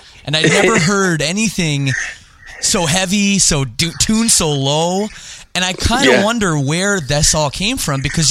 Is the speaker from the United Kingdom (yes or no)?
no; Canada; and I'm from Canada